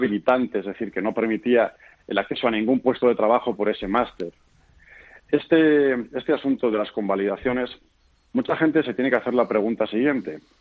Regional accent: Vitoria, Basque Country, Spain; yo soy de Vitoria, soy vasco y amo muchísimo al País Vasco como amo al resto de España, porque el País Vasco es España.

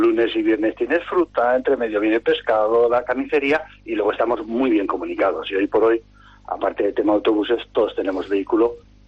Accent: Baños de Río Tobía, La Rioja, Spain; now in Anguiano, Spain; No, yo soy de Baños de Río Tobía.

